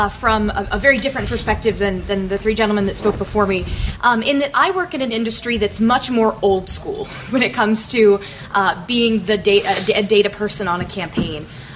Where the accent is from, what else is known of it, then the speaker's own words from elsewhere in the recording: Orlando, Florida, United States; moved away; I have a 407 phone number because I'm from Orlando, but I don't live there anymore.